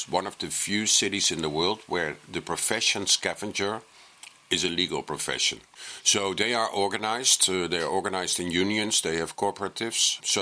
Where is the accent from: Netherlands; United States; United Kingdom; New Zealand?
Netherlands; I'm a photojournalist from the Netherlands, and I've been documenting waste for the last 30 years.